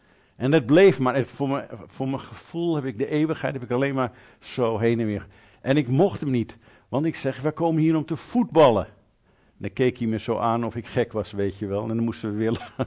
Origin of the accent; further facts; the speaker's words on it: Netherlands; Ik ben een Nederlander.